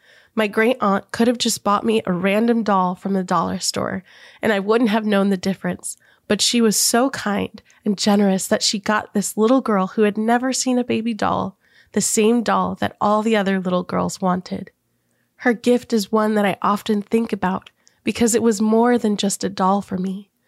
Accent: India; Growing up in India, I didn't have a lot of store-bought toys.

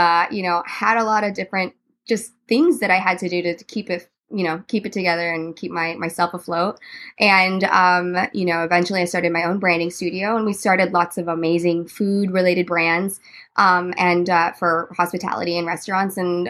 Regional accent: Philippines; And I'm actually, I'm Filipino American. And in our food, we have, medicine is built into our cuisine.

